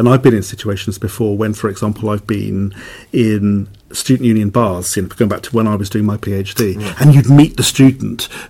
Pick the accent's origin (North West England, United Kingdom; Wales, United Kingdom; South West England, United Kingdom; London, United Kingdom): Wales, United Kingdom; moved away; Yeah, and I found that when I moved over from West Wales and found that the cost of living here was so different